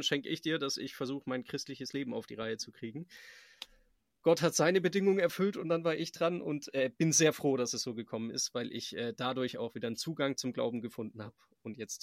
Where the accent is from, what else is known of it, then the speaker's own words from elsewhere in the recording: Baden-Württemberg, Germany; Also ich komme ja aus dem Schwäbischen